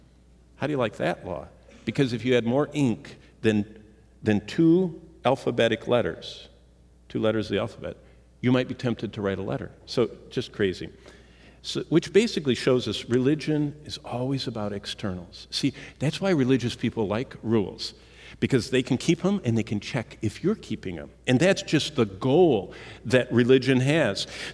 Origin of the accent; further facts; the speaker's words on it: Lansing, Michigan, United States; In fact, growing up in Lansing, Michigan, at that time in Clinton County where we lived, they had an ordinance that you didn't get your full measure of property tax until your house was finished.